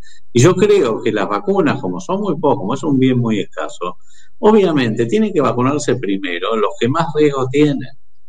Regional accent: Argentina; porque somos argentinos

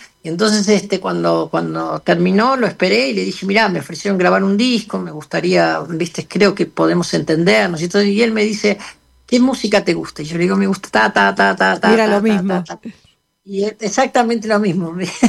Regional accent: Mercedes, Buenos Aires Province, Argentina; born there; Yo nací en Mercedes y pasaba los veranos y los fines de semana allá. La familia por parte de mamá es de Mercedes y mi papá era de Luján

